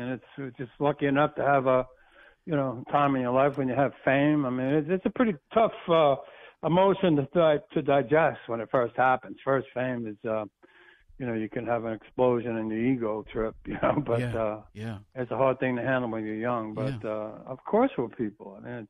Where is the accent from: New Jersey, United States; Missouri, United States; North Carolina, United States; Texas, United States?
New Jersey, United States; Bayonne; Just a normal kid growing up in Bayonne, New Jersey